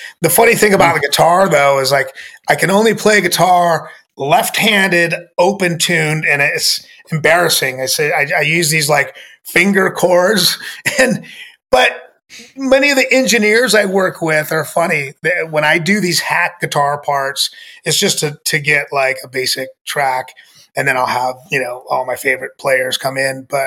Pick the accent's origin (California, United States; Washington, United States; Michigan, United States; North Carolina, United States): Washington, United States; Seattle; Growing up in Ballard, part of Seattle, I have this old upright piano that the family collected antiques.